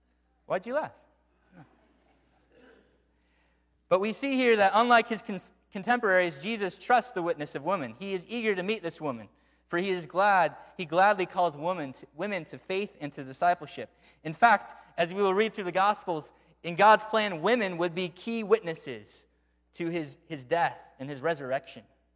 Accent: Michigan, United States; I grew up in Michigan, where the University of Michigan is

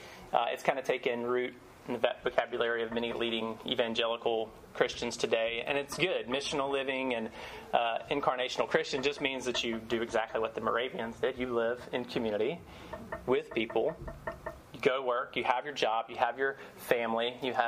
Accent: Savannah, Georgia, United States; now in San Francisco, United States; I'm not from originally from San Francisco. I'm from Savannah. And my wife Natalie and I, we came out here with the thought of going to seminary and then being sent overseas.

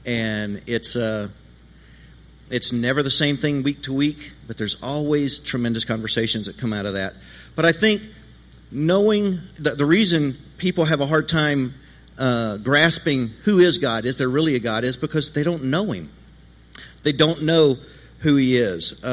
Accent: the South, United States; Now, I come from the South, and so I have to tell stories.

